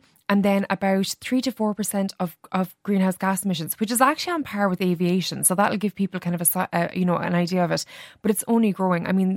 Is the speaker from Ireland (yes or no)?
yes; Ireland; As Irish people, we are world leaders in this.